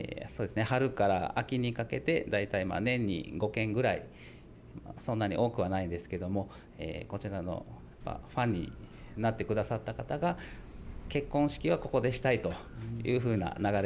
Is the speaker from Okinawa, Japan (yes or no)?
yes; Okinawa, Japan; 僕は沖縄の出身なんですが、はい、沖縄にいる時に北野さんの娘と知り合いまして、それで結婚して沖縄で生活をしていたんですけども